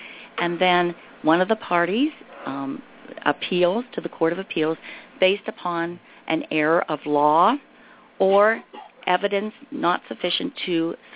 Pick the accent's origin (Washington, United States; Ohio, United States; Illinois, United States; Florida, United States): Ohio, United States; Basically, I was born and raised in Northern Columbiana County in a very middle class family.